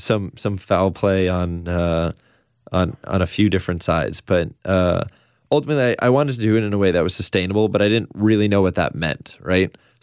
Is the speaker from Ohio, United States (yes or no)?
no; New York, United States; In Westchester, New York. So a little bit north of the city.